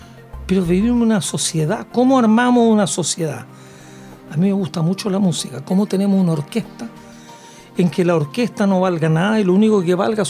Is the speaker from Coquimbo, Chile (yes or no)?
no; Parral, Maule, Chile; now in Santiago, Chile; yo me crié en Parral, he vivido en Santiago todo el resto de mi vida, pero es mi ciudad